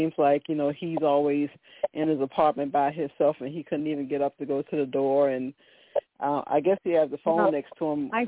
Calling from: Virginia, United States; I'm calling from Virginia.

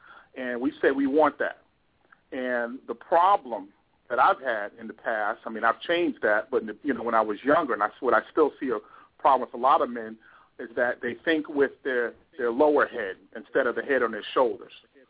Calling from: Somerset, New Jersey, United States

